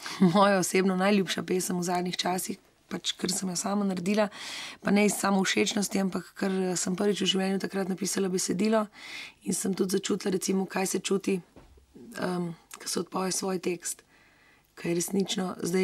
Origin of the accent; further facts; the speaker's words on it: Littoral, Slovenia; jaz sem Primorka, ampak ne opredeljujem se takole recimo. Bolj se počutim Slovenka